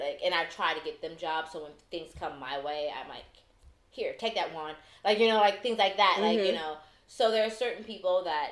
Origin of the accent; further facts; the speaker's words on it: East Coast, United States; I'm like, I'm from the East Coast. What do you mean too direct?